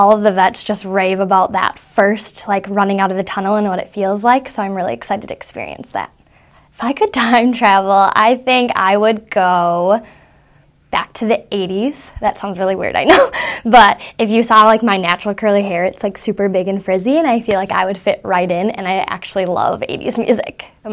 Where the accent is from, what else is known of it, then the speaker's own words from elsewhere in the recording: Cottage Grove, Minnesota, United States; I'm from Cottage Grove, Minnesota, and this is my rookie year.